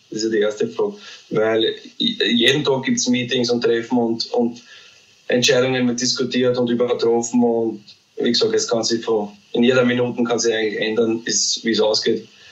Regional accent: Austria

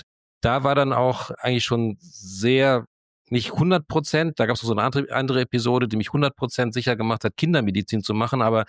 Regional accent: Neustadt am Rübenberge, Lower Saxony, Germany; also born or lived in Hannover; geboren bin ich in Hannover und bin dann im Alter von 7 oder sowas in eine Vorstadt von Hannover, also nicht Vorstadt, sondern also so ein Dorf in der Nähe von Hannover, das liegt am Steinhuder Meer, Neustadt an Rübenberge heißt das. Da bin ich dann groß geworden

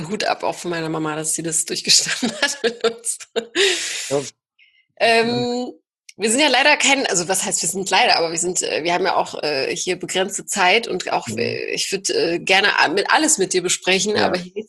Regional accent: North Rhine-Westphalia, Germany; Ich komme ja eigentlich aus NRW

